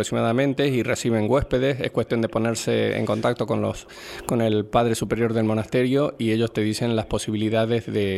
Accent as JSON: {"language": "Spanish", "country": "Argentina", "moved": "yes", "lives_now": "Spain", "said": "Yo soy argentino. Llevo aquí en España unos 35 años. Soy padre de familia con 5 hijos. Y en este momento estoy prejubilado de la industria farmacéutica y he venido a pasar unos días a la casa de mi querida hermana aquí en La Orotava."}